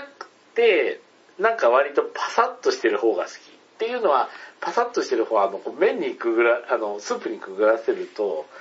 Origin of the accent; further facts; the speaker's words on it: Kansai, Japan; 私関西人ですけど、